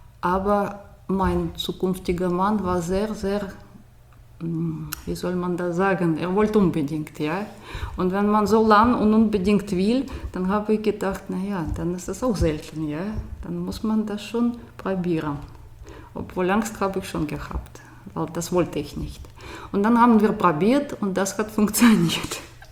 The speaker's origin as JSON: {"language": "German", "region": "Moscow", "country": "Russia", "tie": "born or raised there", "second_language": "German", "lives_now": "Germany"}